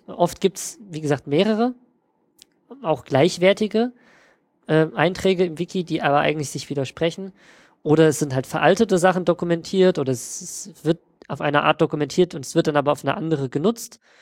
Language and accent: German; Germany; Dann gerade für uns als Deutsche, wir müssten dann in ein Wörterbuch gucken, wie könnte man das auf Englisch formulieren